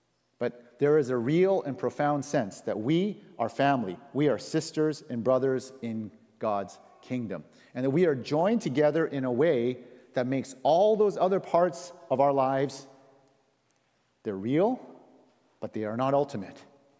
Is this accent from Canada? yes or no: yes; Canada; also born or lived in United States; I was born in America, but I also grew up in Canada, so I have these two citizenships and cultural identities.